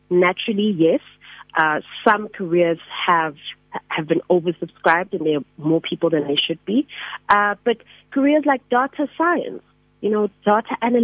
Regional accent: South Africa; Being a South African Methodist, I believe quite strongly in, you know, being guided by the Holy Spirit

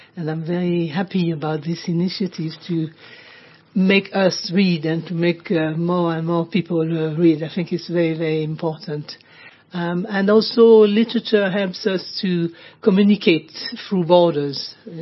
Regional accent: Côte d’Ivoire; So, you see, I'm from Côte d'Ivoire, which means I'm from the region. I'm from the West African region.

